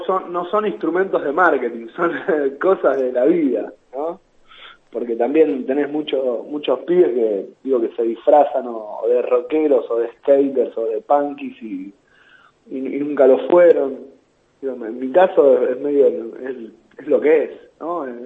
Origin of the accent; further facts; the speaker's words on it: Quilmes, Buenos Aires Province, Argentina; Yo soy de Quilmes.